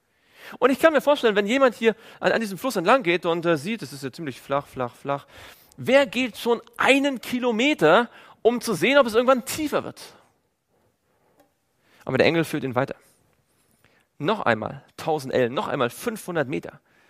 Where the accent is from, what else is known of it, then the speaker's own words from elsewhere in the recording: Baltic coast, Germany; Übrigens, ich bin an der Ostsee groß geworden